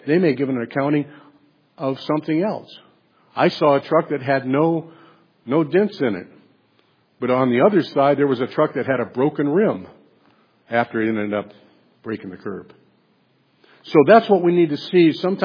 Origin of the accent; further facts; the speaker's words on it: Ohio, United States; If I said to you … I grew up in Ohio, and I owned a pool hall, and I married … All of that's true.